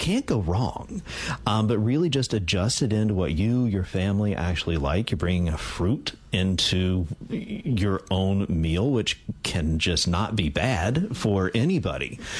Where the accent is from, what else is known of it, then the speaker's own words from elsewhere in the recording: North Carolina, United States; So I came here from North Carolina Carolina. And one of the best things that I like to do is take good old fashioned North Carolina pulled pork